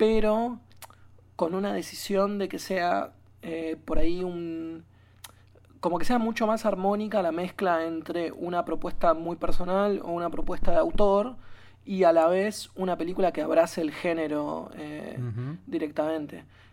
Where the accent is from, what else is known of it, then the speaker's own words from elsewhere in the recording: Argentina; uno como argentino puede como entender un montón de cosas